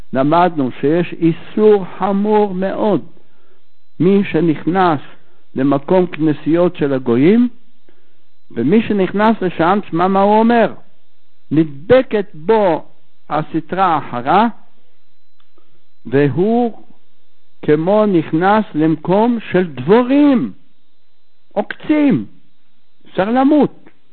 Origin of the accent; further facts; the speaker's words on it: Jerusalem, Jerusalem District, Israel; born there; אני יליד ירושלים ואני לא יודע איפה זה.